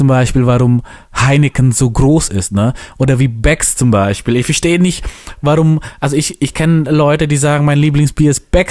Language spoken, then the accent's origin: German; Indonesia; German is a second language; Und ich komme ja aus Indonesien